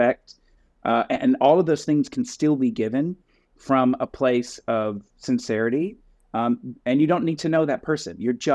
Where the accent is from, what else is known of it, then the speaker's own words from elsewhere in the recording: Muscle Shoals, Alabama, United States; So I grew up in Muscle Shoals, Alabama. Shout out Muscle Shoals. Alabama.